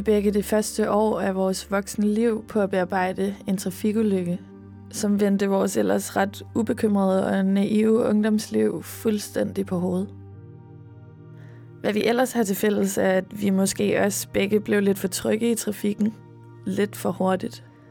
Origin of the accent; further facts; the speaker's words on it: Roskilde, Zealand, Denmark; ligesom der lidt gør i Roskilde, hvor jeg kommer fra